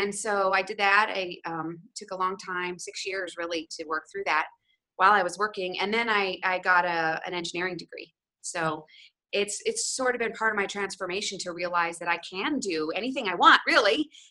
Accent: Ohio, United States; I grew up in Ohio. I was born in Ohio, very much, stay at home mom kind of little small town that I was in.

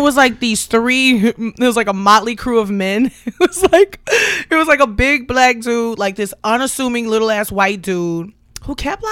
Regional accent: Detroit, Michigan, United States; born there; I was born in Detroit, Michigan, mm-hmm. at Hutzel Hospital.

